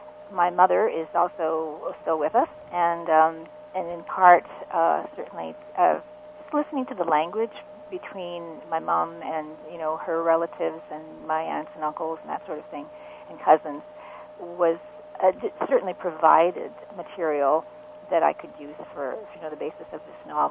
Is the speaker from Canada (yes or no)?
yes; Sudbury, Ontario, Canada; I'm from Sudbury, Ontario, originally, where I was born, we had a very strong, vibrant Ukrainian community there, and so I was bathed in stories of all these people. They were all immigrants and, new immigrants, so that's the kind of community that I was brought up